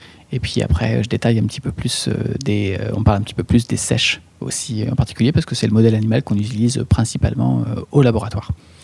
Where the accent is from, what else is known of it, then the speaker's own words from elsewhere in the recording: Normandy, France; Moi, je suis normand de base